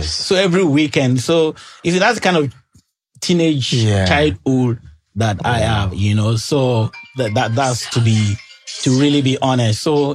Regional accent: Ibadan, Oyo, Nigeria; also born or lived in Ilesha; I was born and bred in Ibadan.

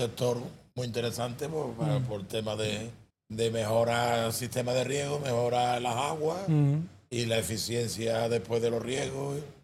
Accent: Region of Murcia, Spain; en una región que soy pionero, los murcianos soy pionero

